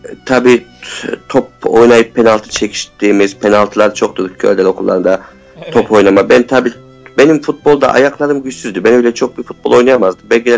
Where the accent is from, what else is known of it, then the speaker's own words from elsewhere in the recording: Ankara, Turkey; bir Ankaralı olarak hissettiğim için evet